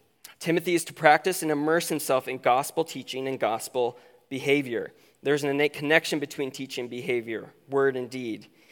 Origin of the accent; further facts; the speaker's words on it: Okoboji, Iowa, United States; It was right on the lake, right next to the lake in my hometown of Okoboji, Iowa.